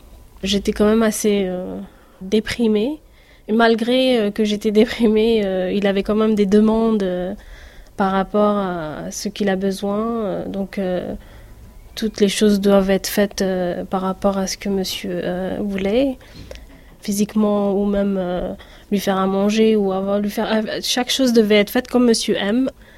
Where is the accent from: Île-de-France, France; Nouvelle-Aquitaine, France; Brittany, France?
Île-de-France, France; Champigny-sur-Marne; J'ai grandi à Champigny-sur-Marne. Nous avions quand même une communauté très très diverse, c'est-à-dire algériens, marocains, tunisiens, même africaines de tout pays.